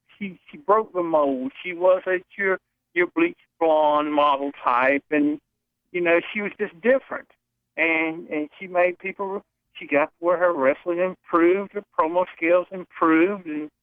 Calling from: Virginia, United States; from Virginia.

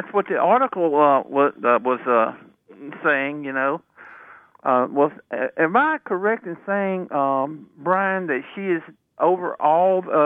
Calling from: Virginia, United States; from Virginia.

